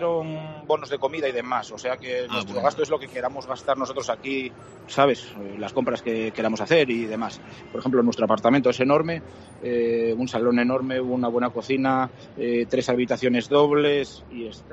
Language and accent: Spanish; Spain; Y somos 50 españoles los que nos llamaron para venir aquí.